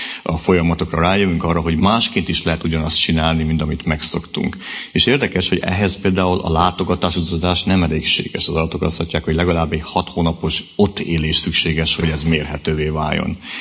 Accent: Transylvania, Romania; Ugye én a kommunizmus Erdélyében nőttem fel

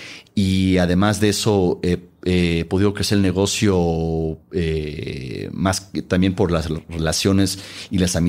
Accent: Los Angeles, California, United States; Yo soy parte mexicano, parte peruano, nacido en Los Ángeles, crecí ahí.

